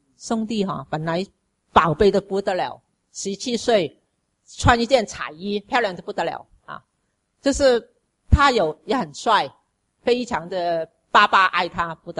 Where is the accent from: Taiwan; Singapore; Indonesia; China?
China; 因为当时啊，我们其实以色列人跟我们中国人很像的，没有小孩，没有儿子啊。